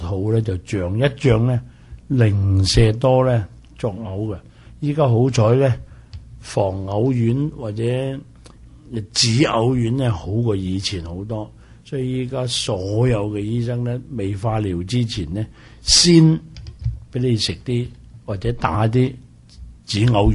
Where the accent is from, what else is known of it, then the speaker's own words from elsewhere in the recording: China; 清我哋中國人話清嘅嘢